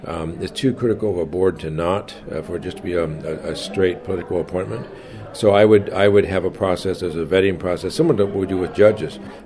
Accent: Valdez, Alaska, United States; I'm from Valdez and Anchorage now, but we love going out fishing.

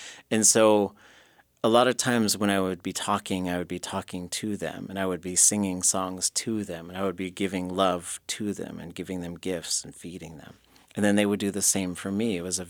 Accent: Skagway, Alaska, United States; born there; I'm a child of the Kagwantan. I am a grandchild of the Duklawedi. I was born in Skagway. We call ourselves Lkut Kwan. We're the people of Lkut.

